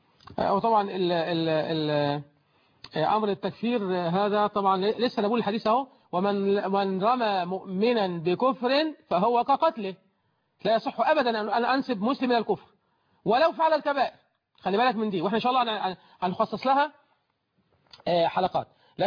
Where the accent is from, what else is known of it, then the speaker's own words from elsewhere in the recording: Egypt; إذا كان الأمر منتشر الحلال زي عندنا في مصر هنا ما بنسألش